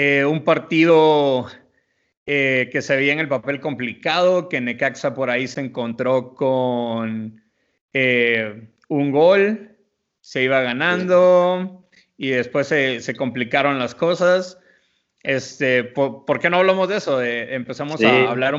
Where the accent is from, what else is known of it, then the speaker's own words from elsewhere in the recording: Guatemala; bueno, yo soy guatemalteco